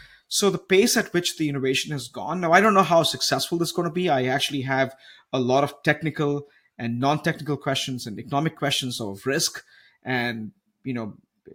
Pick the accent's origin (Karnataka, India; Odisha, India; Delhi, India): Karnataka, India; Bangalore; especially in Bangalore, my hometown